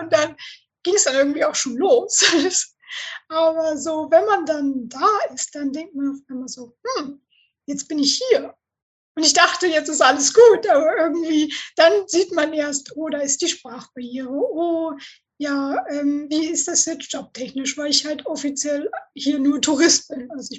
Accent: Northern Germany, Germany

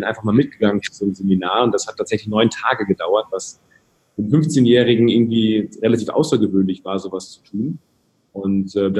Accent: Rhede, North Rhine-Westphalia, Germany; Ich komme aus dem schönen Münsterland, ganz behütet aufgewachsen in einem 20.000 Einwohner, ja, Dorf ist untertrieben, Stadt namens Rehde bei Bocholt. Genau, und da bin ich aufgewachsen.

